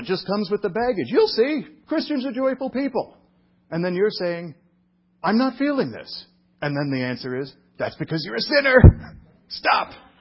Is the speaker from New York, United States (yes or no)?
yes; New York, United States; also born or lived in Florida; I'm from New York. I'm constantly stressed. The only time I wasn't stressed in my life was my 2 years in Florida.